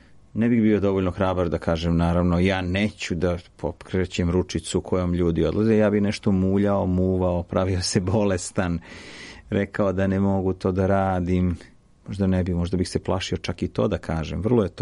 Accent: Kragujevac, Šumadija, Serbia; ja sam iz Kragujevca

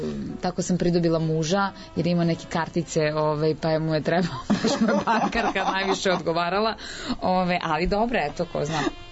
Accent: Požarevac, Southern and Eastern Serbia, Serbia; Pa ja jesam iz Požarevca.

